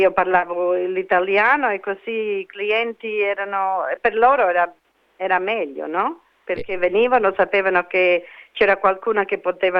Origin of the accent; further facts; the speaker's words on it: Australia; Italian is a second language; Italian-Australian. Cioè, sono australiana, però abbiamo quello, well, Italian flavor. So, sono australiana, però c'ho sempre the Italian values.